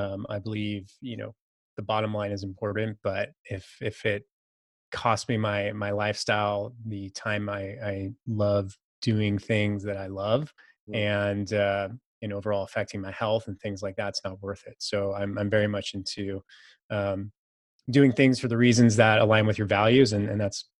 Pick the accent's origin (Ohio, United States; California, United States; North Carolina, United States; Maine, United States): California, United States; Saratoga; my dad bought the house when I was born in Saratoga, California for something like $100,000.